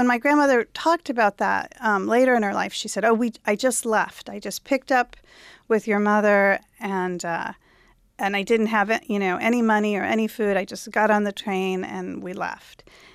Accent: Missouri, United States; Although I grew up in Missouri, so there were not a lot of other Jews, not a lot of other Holocaust survivors.

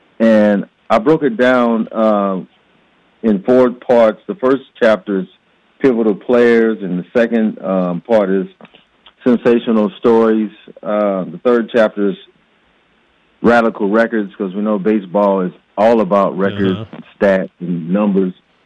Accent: Kansas City, Missouri, United States; now in Charlotte, United States; Well, we live in Charlotte, North Carolina now, but I am from Kansas City, Missouri

